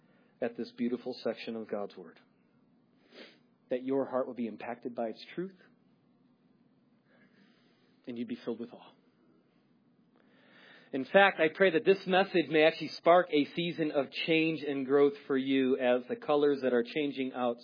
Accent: Chicago, Illinois, United States; See, growing up in Chicago, springtime and fall were the most coveted times of the year to be outside.

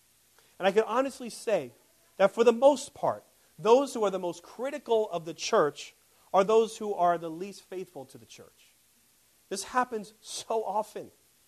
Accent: Bayonne, New Jersey, United States; growing up in Bayonne, I didn't see that too often, but a few houses down from me when I was living on Broadway

